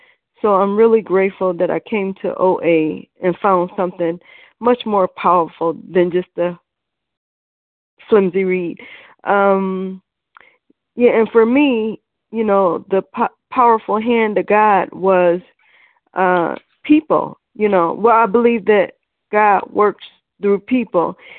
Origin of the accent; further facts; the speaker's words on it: Cleveland, Ohio, United States; I'm from Cleveland, and I'm a compulsive overeater